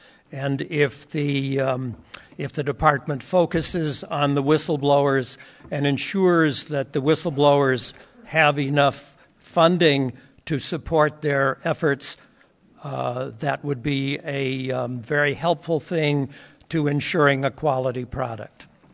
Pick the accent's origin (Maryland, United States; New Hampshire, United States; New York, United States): New Hampshire, United States; Wonalancet; I'm from Wanalancet.